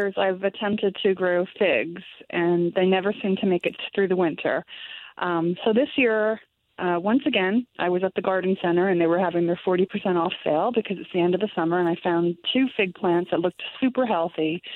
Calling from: Pennsylvania, United States; I am calling from Chester County, Pennsylvania.

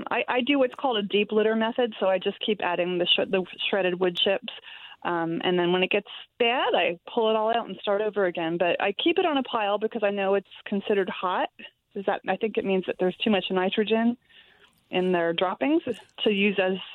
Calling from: Pennsylvania, United States; I am calling from Chester County, right near St. Peter's Village.

